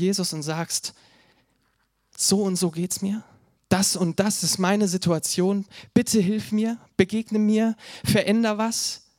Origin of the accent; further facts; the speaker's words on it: Germany; Ich kenne das von mir als Deutscher, der auch noch von seinem Charakter her eher ein bisschen sachlicher unterwegs ist.